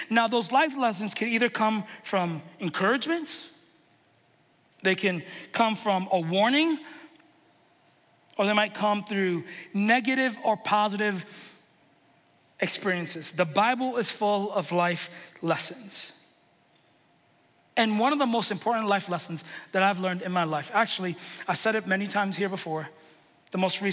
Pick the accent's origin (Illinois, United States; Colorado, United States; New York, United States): New York, United States; New York City; I grew up in New York City and you have to take the subway